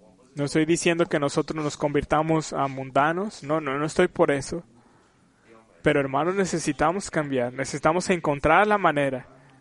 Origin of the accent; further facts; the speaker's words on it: China; now in United States; Yo soy chino y estoy por los chinos. En parte soy asiático. Pero somos 5% menos de la población de Estados Unidos.